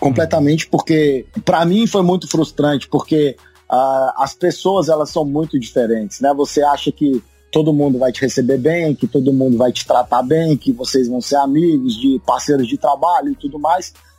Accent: Brasília, Federal District, Brazil; como eu sou lá de Brasília

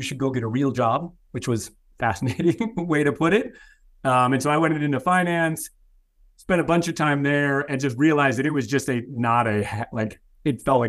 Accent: Illinois, United States; So I grew up outside Chicago, sort of a middle income, sort of typical suburban, you know, sort of good government family.

